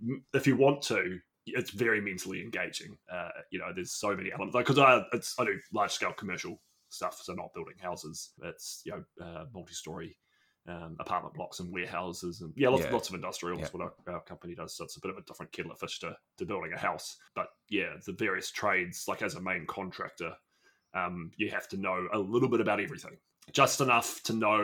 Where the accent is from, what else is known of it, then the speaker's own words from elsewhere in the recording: New Zealand; I'm a Kiwi. I'm from New Zealand, it's been actually been a pretty nice country to grow up in, to be honest. And I'm in my mid 30s, born in 85, child of the 90s kind of thing.